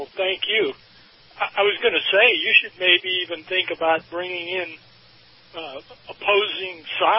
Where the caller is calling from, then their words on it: Tampa, Florida, United States; I'm from Tampa.